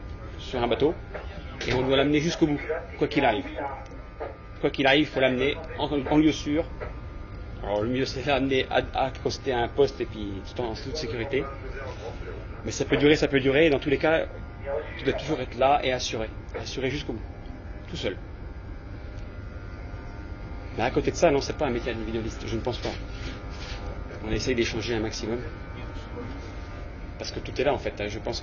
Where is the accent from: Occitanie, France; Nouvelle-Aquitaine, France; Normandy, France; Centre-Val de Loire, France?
Normandy, France; Granville; Je suis pilote de la Loire depuis 4 ans. Je suis d'origine donc de la Manche, de Granville. Mon père était patron pêcheur.